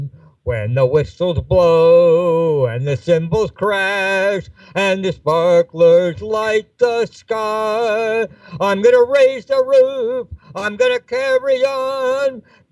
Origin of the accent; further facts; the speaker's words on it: Cincinnati, Ohio, United States; I first met Leroy when I was growing up in Cincinnati.